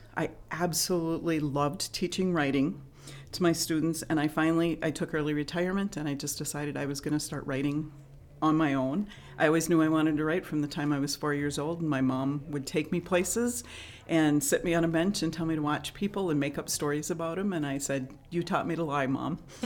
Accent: McGregor, Minnesota, United States; I'm from Cologne, Minnesota. Grew up in McGregor, Minnesota, so I've kind of got the whole state going.

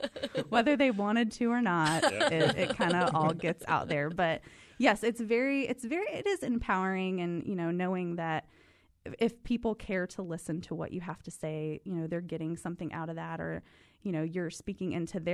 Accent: Kentucky, United States; I'm actually from Eastern Kentucky, the deep, dark hills of Eastern Kentucky.

